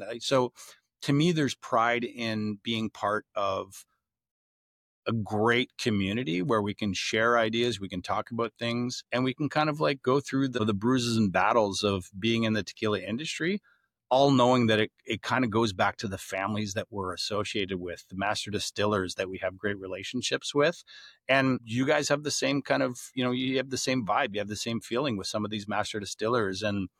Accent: Canada; we're both Canadian owners of brands

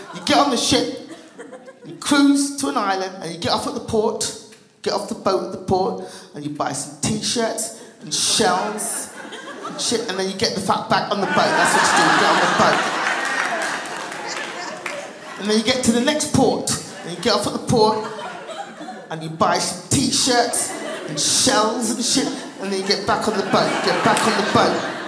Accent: England, United Kingdom; now in United States; I'm from England, people.

